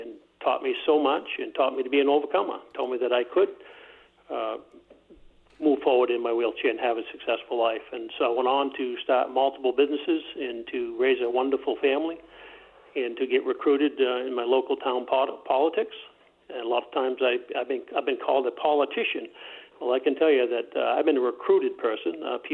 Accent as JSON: {"language": "English", "town": "Lisbon Falls", "region": "Maine", "country": "United States", "tie": "born or raised there", "said": "I grew up here in Lisbon Falls. I went to Lisbon High School, graduated from there"}